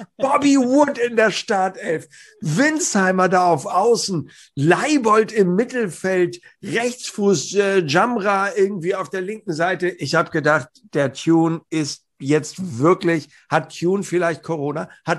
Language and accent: German; Hamburg, Germany; als Hamburger heißt ja nicht Lebewohl, sondern heißt auf Wiedersehen